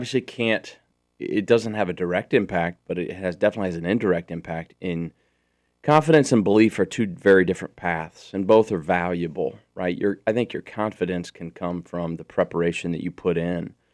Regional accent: Columbia City, Indiana, United States; I grew up in Columbia City.

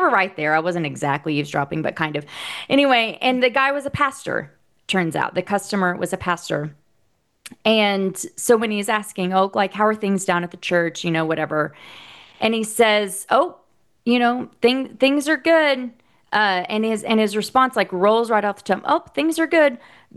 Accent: Oklahoma, United States; also born or lived in Texas / Northern Indiana; I am originally from Oklahoma. We've been in Texas for 15 years, but I lived in Northern Indiana nice. For a couple of years.

